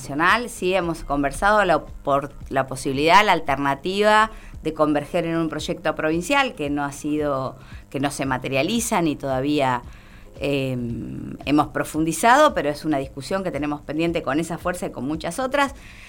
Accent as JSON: {"language": "Spanish", "region": "Neuquén", "country": "Argentina", "said": "No soy yo la neuquina capitalina del proyecto político del Frente Grande."}